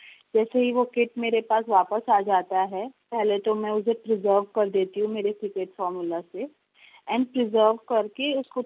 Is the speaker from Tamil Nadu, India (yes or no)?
yes; Chennai, Tamil Nadu, India; मैं चेन्नई इंडिया से हूँ।